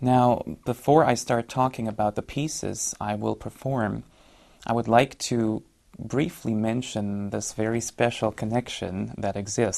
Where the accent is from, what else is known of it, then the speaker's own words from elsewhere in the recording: Vienna, Austria; now in United States; I was born 29 years ago, not in California, not in the United States. No, I'm originally from Austria in Europe. I was born in Vienna